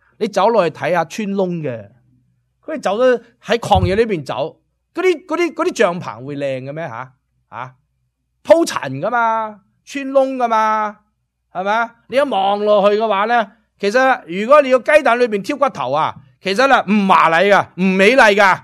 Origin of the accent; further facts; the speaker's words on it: Guangdong, China; 啊我哋广东人呢水仲有另外一个意思呢